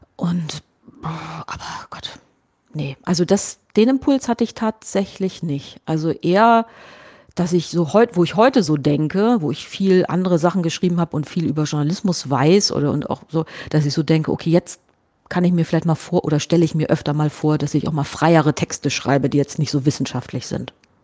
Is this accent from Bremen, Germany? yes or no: yes; Bremen, Germany; Ich bin ja in Bremen geboren und dann in der Nähe von Bremen aufgewachsen und habe da gelebt mit meinen Eltern.